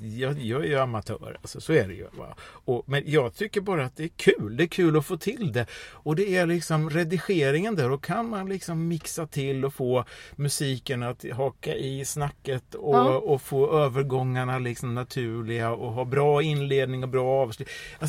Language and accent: Swedish; Norrköping, Östergötland, Sweden; born there; Då var vi utanför Norrköping.